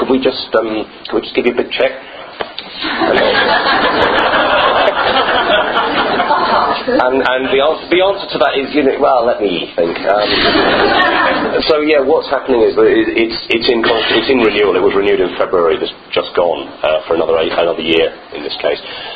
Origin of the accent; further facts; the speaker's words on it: United Kingdom; I'm a British citizen, lived there all my life, right, and I didn't know about this.